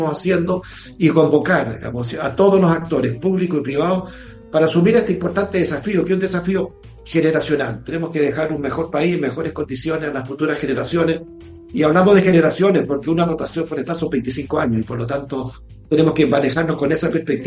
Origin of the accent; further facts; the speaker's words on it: Chile; recuperar la confianza en nosotros como chilenos. ¿Cierto? Todos quienes vivimos en el sur sabemos la vocación de esos suelos